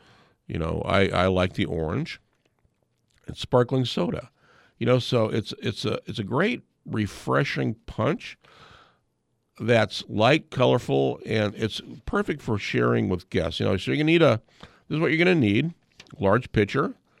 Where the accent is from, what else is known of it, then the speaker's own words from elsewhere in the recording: Fairbanks, Alaska, United States; This is those fun things that I remember about growing up in Fairbanks.